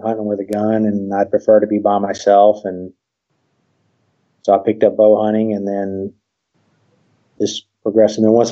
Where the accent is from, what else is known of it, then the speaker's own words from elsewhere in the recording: Virginia, United States; I grew up in Virginia, and started hunting there.